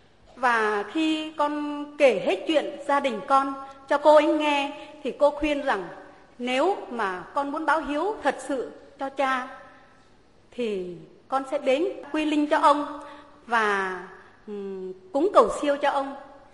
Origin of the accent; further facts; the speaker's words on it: Nghệ An, Vietnam; now in Pleiku, Vietnam; Vợ chồng con sinh ra và lớn lên tại tỉnh Nghệ An, một miền quê mà chịu một cái nóng rất là khắc nghiệt mỗi khi mùa hè đến